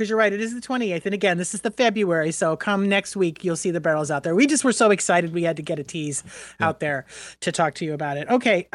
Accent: New Hampshire, United States; Now, my connection to that is I grew up in New Hampshire

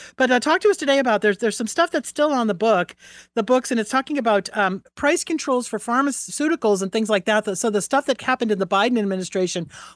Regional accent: New England, United States; also born or lived in New Jersey; I grew up in New England and in Jersey area.

